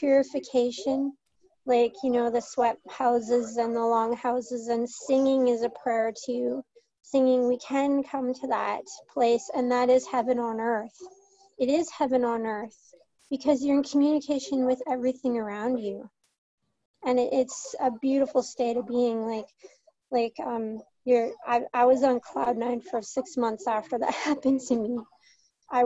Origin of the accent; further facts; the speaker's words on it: Canada; I'm from Canada